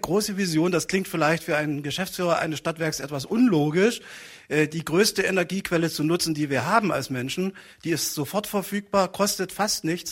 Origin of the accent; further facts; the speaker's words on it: Saxony, Germany; Ich komme selber aus dem Bergland, aus der Oberlausitz